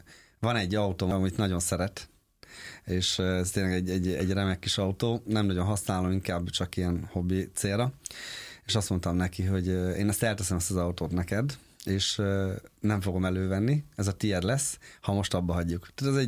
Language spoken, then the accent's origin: Hungarian; Hajdú-Bihar, Hungary; a Hortobágy pereméről, hogy úgy mondjam, mert ugye mi onnan származunk, Kelet-Magyarországról.